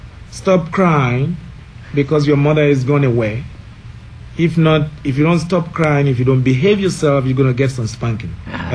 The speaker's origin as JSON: {"language": "English", "country": "Nigeria", "second_language": "English", "said": "I'm from Nigeria."}